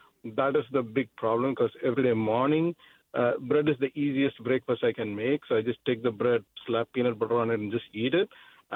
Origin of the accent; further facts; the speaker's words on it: India; I'm from India, there we used to use the public transport more, walk a lot. Yeah, unconscious walking was there more when I was in India.